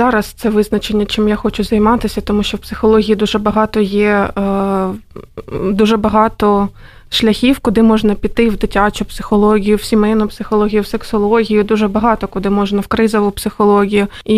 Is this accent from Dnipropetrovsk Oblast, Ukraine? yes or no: yes; Dnipro, Dnipropetrovsk Oblast, Ukraine; born there; also born or lived in Odesa; Я народилася в місті Дніпро, і півтора роки до початку повномасштабного вторгнення я жила в Одесі.